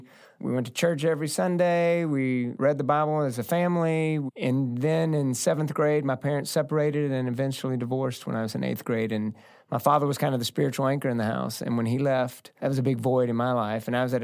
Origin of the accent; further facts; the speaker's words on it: Fort Worth, Texas, United States; That was where I grew up, born and raised in Fort Worth, Texas.